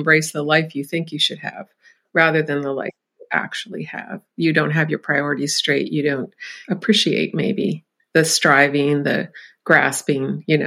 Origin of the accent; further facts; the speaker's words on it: Erie, Pennsylvania, United States; I'm actually born and raised in Erie, but my mother is from the Pittsburgh area, from a small town outside of Pittsburgh, which I actually used in my first novel.